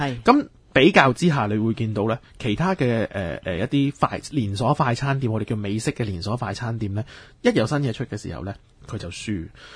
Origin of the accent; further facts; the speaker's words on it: Hong Kong; 而我哋香港人咧系贪新鲜嘅